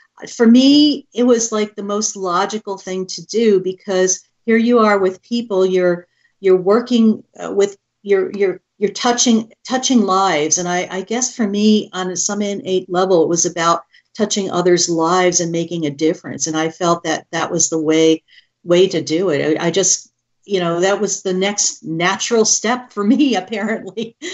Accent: East Coast, United States; Growing up on the East Coast, I went to Widener University for my undergraduate nursing degree.

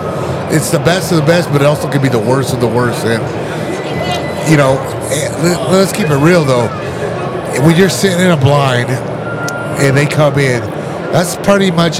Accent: Nebraska, United States; You know, like, let's say, even, like, I'm from Nebraska.

